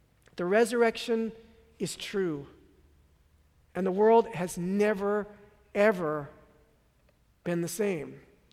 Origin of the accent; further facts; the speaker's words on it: San Francisco, California, United States; I grew up in San Francisco